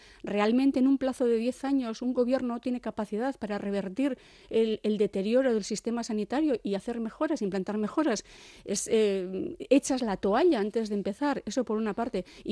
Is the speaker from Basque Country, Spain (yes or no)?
yes; Durango, Basque Country, Spain; yo por fijarme en Durango, que es mi pueblo